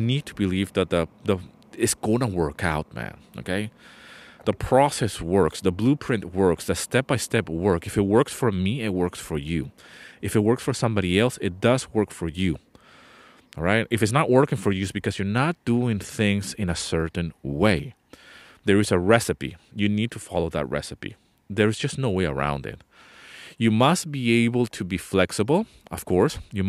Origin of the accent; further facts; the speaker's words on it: Venezuela; also born or lived in London; I speak different languages, all right? So I was born in the UK, in London. But I grew up in Venezuela. My whole family and my whole heritage, if you will, is from Venezuela.